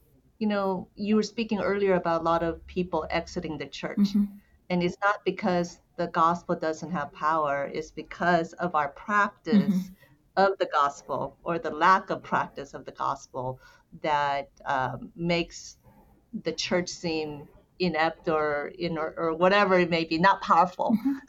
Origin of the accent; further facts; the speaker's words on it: United States; I'm Korean American, the LA riots was something that was quite defining, probably for us.